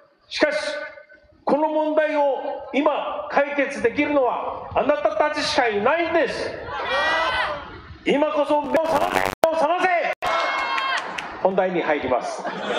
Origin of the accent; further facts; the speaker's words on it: Fukuoka, Japan; 福岡からやってまいりました